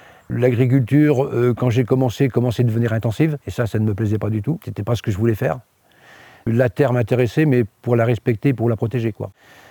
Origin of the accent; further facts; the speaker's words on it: Lavoux, Nouvelle-Aquitaine, France; Je suis né dans le Poitou, dans un petit village à 2 km d'ici, à Lavoux. Mes parents étaient agriculteurs.